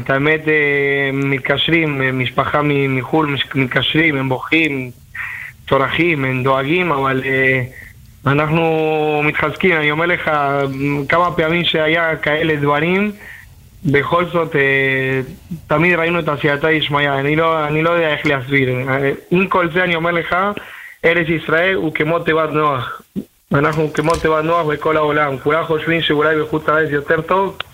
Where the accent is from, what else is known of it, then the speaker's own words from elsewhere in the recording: Argentina; Hebrew is a second language; now in Israel; לא, אני מארגנטינה.